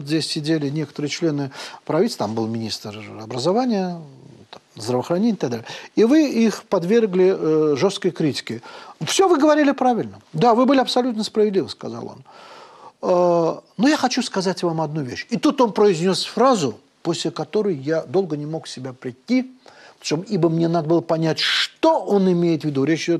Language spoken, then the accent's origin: Russian; Azerbaijan; Да, я азербайджанец, я всегда об этом говорю, и это честно.